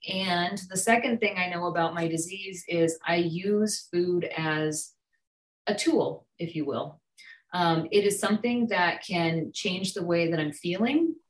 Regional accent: San Jose, California, United States; I'm from San Jose, California, so it's earlier for me, but I'm still probably as tired as everyone else.

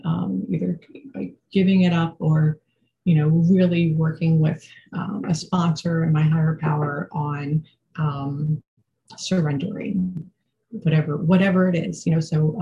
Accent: Philadelphia, Pennsylvania, United States; So I'm from the Philadelphia area, just so everyone knows.

